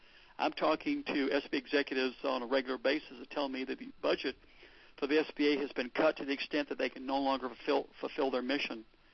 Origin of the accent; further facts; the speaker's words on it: Austin, Texas, United States; I'm a Republican from Austin, Texas.